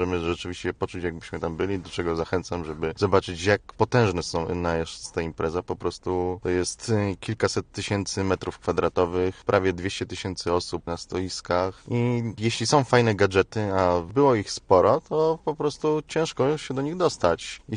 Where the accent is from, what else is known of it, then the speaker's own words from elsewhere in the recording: Łódź, Łódź Voivodeship, Poland; od razu płynnie powiedzieli słowo Łódź, że jestem z Łodzi